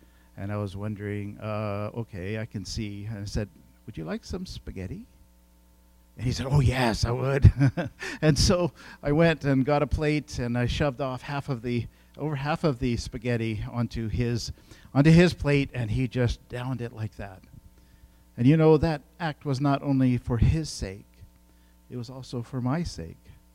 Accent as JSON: {"language": "English", "country": "India", "tie": "born or raised there", "said": "when I grew up in India, one of the things that I always waited for was a letter from home. You know, and that was a place of thankfulness. Like, okay, so my parents still know. I was in a boarding in northern India"}